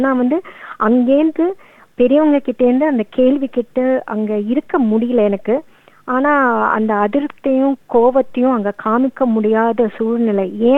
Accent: Chennai, Tamil Nadu, India; நான் பிறந்து வளர்ந்தது எல்லாமே சென்னை

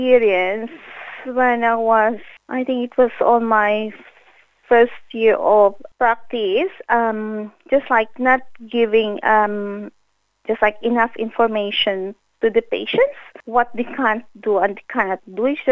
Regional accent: Philippines; English is a second language; now in Australia; One thing that really I notice, as Filipino nurses, we are very hardworking.

